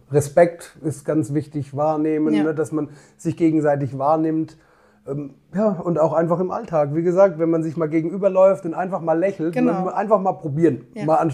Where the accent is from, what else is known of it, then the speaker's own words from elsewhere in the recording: Annweiler am Trifels, Rhineland-Palatinate, Germany; Ich bin ja von Annweiler, habe ich gesagt, ich bin in Annweiler am Trifels geboren. Die haben einen Stadttitel, den haben die sich im Mittelalter gekauft. Also es ist, es ist klein.